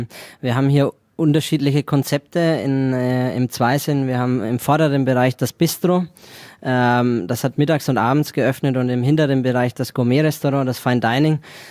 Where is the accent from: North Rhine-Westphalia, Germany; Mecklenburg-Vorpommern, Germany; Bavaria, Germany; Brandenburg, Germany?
Bavaria, Germany; Heroldsberg; born there; Ja, Franke, gebürtig aus Heroldsberg.